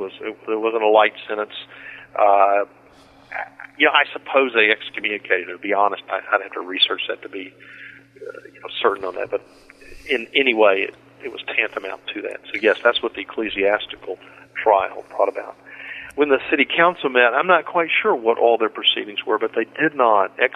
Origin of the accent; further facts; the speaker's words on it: Georgia, United States; Remember, I'm from Georgia, so those are.